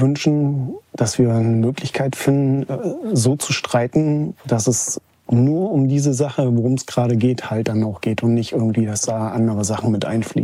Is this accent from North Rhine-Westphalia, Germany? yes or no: no; Schleswig-Holstein, Germany; ich komme auch aus Schleswig-Holstein und bin Handwerker.